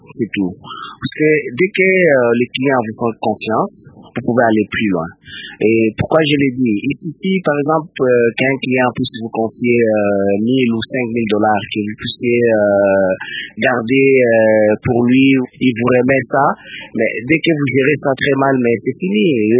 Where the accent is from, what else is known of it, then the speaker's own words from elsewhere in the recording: Kolwezi, Lualaba, DR Congo; Absolument, je suis de Kolwezi. Et j'ai terminé mes études secondaires à Kolwezi. Et puis... je suis allé faire l'université à Lubumbashi.